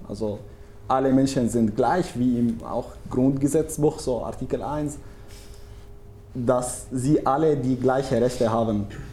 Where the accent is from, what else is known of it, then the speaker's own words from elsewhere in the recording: Damascus, Damascus Governorate, Syria; German is a second language; now in Germany; ich komme auch aus Syrien, aus Damaskus. Und ich studiere derzeit so soziale Arbeit. Ich bin Praktiker im Caritas für ein halbes Jahr. Und ich bin 28 Jahre alt.